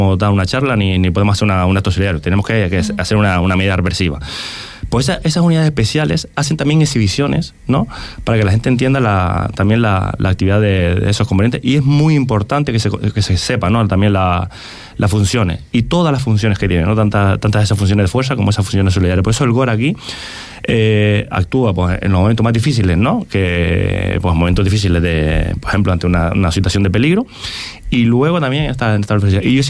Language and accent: Spanish; Madrid, Community of Madrid, Spain; yo, por ejemplo, que vengo de Madrid, ¿no? Y yo cuando vine aquí a Puerto Rosario